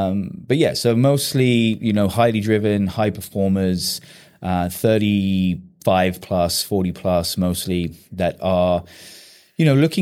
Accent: England, United Kingdom; Well, I am from cold and miserable England.

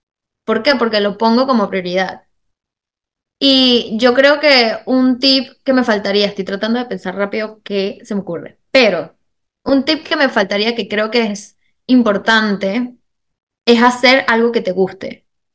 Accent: Venezuela; now in Miami, United States; yo soy venezolana, yo viví en Caracas y me mudé en el 2022, hace año y pico, a Miami. Y también dentro de toda esa mudanza, pues tuve que hacer una pasantía en Seattle por 3 meses

